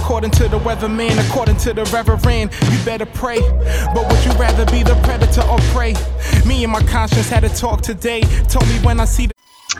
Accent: La Ferté-Macé, Normandy, France; des petits bars cool à Caen ou même chez moi à la Ferté-Massé

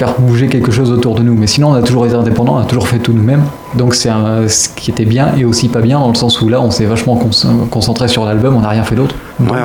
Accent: Basel, Basel-Stadt, Switzerland; J'écoutais la musique quand j'étais gamin à Bâle

